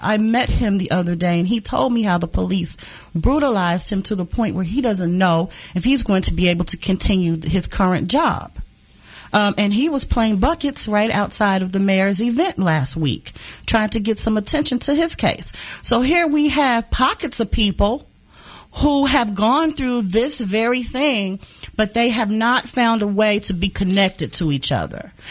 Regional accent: Kansas City, Missouri, United States; Me being a African-American woman growing up in Kansas City, I have seen a lot that goes unreported.

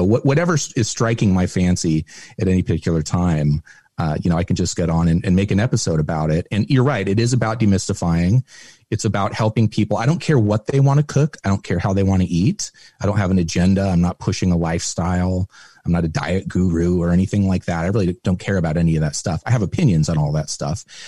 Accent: Toledo, Oregon, United States; born there; I am from Oregon. I was born in a little town called Toledo, which is right near the coast, near Newport.

